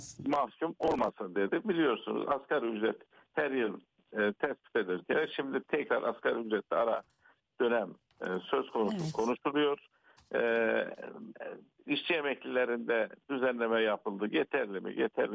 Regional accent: Şiran, Gümüşhane, Turkey; İnanın ben hafta sonu kendi memleketim Gümüşhane'nin Şirhan ilçesine gittim.

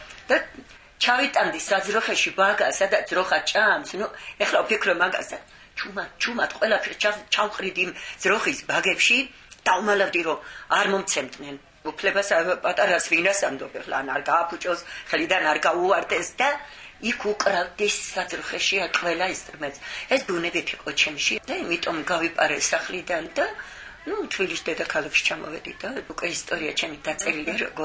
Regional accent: Arkhoti, Mtskheta-Mtianeti, Georgia; born there; also born or lived in Dedoplistskaro; არხოტელი ხევსური ვარ, იქ დავიბადე.

